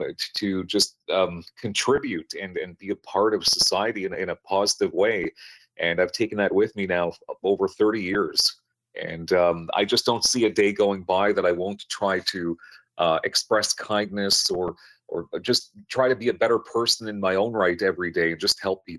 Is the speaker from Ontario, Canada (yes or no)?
no; Vancouver, British Columbia, Canada; So it goes back to I grew up in Vancouver, not too far from where you are.